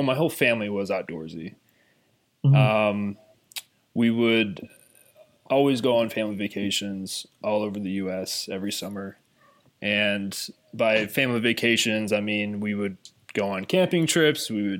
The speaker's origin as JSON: {"language": "English", "town": "Sagamore Hills", "region": "Ohio", "country": "United States", "tie": "born or raised there", "said": "I grew up not too far from Cleveland here, 20 minutes south in a town called Sagamore Hills, Ohio. It's nothing out of this world. It's just a small suburban town. And yeah, I grew up down there."}